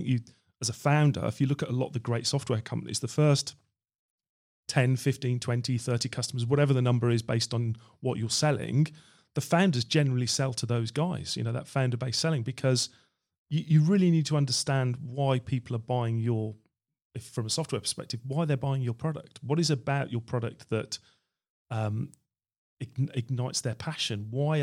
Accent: Birmingham, West Midlands, United Kingdom; So I'm from Birmingham originally, moved to London and did some IT consultancy

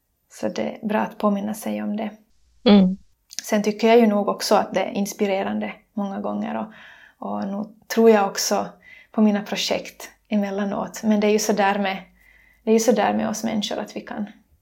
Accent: Finland; Och kyrkan där hemma i Finland.

